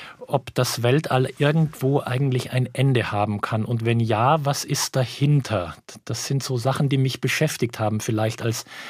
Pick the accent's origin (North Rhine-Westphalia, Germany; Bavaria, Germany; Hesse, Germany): Bavaria, Germany; Munich; um von München, wo ich groß geworden bin, aus Sterne zu schauen